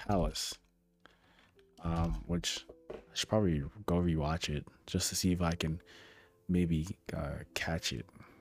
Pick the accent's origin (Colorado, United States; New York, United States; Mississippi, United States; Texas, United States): Texas, United States; Austin; being that like I'm from Texas, Austin, Texas